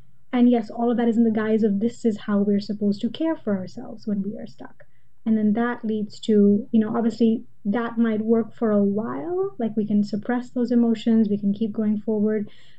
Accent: Pakistan; now in United States; of course myself growing up in Pakistan, you know, being here in America.

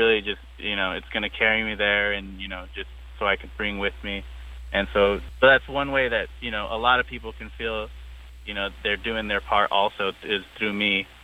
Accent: Arizona, United States; I grew up in southern Arizona, deep Basque Yaqui traditions and cultures. So I've always felt connected, and I am Native American.

